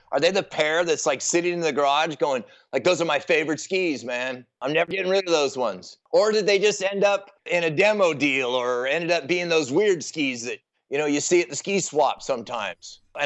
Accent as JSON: {"language": "English", "region": "California", "country": "United States", "said": "being a Californian mountaineer, we had plenty of Californian skiers breaking tracks for us in the years prior to us."}